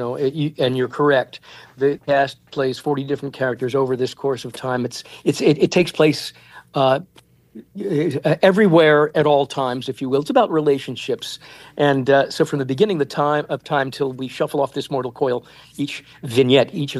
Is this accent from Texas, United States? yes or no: no; Lancaster, Pennsylvania, United States; He came to Lancaster, Pennsylvania, my hometown, where I was doing a production of Dark at the Top of the Stairs at the Fulton Opera House